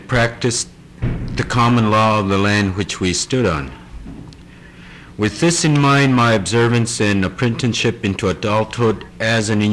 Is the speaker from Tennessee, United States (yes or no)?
no; Wainwright, Alaska, United States; I was born here in Barrow. And I grew up in Wainwright until both of my grandparents passed away when I reached adulthood.